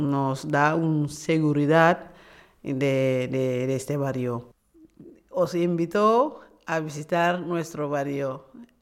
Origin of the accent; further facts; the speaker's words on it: Senegal; Spanish is a second language; moved away as an adult; now in Zaragoza, Spain; soy de Senegal y llevo aquí en España desde 2008 de la Expo de Zaragoza. Bueno, vine aquí desde Senegal para trabajar y luego me quedé aquí.